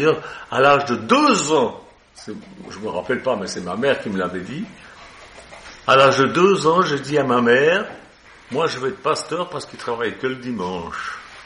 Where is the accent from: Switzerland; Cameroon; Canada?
Switzerland; ils avaient des appartements, comment dire, chez nous en Suisse, mais un chenet